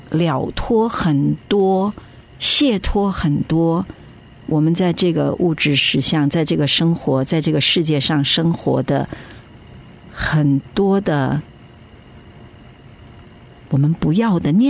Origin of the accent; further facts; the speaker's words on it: China; 这是我们中国人说的这个天人合一